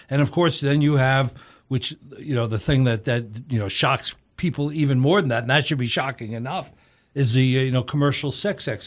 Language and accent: English; New York, United States; Well, as a kid growing up in New York, and you grew up there too.